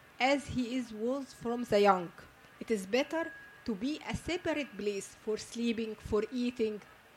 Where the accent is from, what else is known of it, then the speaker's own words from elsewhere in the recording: Egypt; English is a second language; And I am from Egypt.